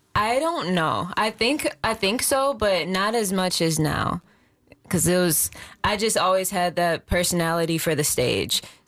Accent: Racine, Wisconsin, United States; Yes, born and raised.

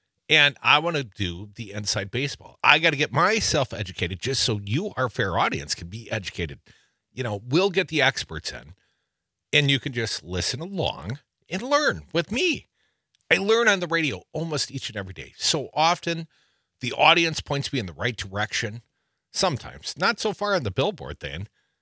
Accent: Madison, Wisconsin, United States; She's coming to Madison, my hometown, next Wednesday.

